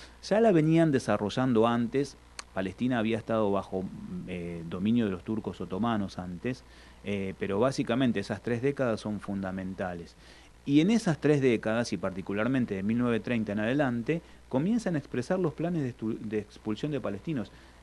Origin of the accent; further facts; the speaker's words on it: Argentina; Yo soy descendiente de armenios, vengo de una comunidad, también tengo mis particularidades, algunas comidas, los clubes, pero somos todos argentinos.